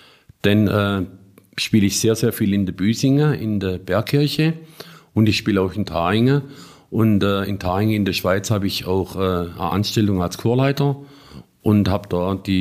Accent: Blumenfeld, Baden-Württemberg, Germany; es gab bei uns in Blumenfeld zwei sogenannte Tante-Emma-Läder, also praktisch Läder für den täglichen Bedarf

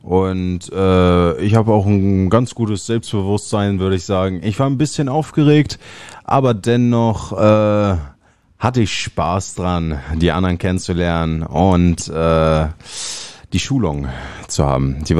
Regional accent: Hamburg, Germany; born there; Ich bin Italiener und bin aber in Hamburg geboren.

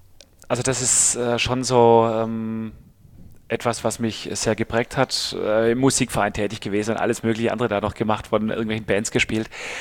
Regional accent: Oeffingen, Baden-Württemberg, Germany; 12.000 Mann Stadt. So, dass man überall mit dem Fahrrad hinfahren konnte.

